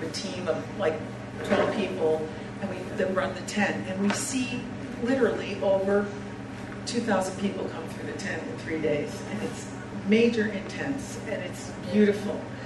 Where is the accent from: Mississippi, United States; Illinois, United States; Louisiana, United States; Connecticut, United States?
Connecticut, United States; I'm from Connecticut and New England, and it's cold there right now.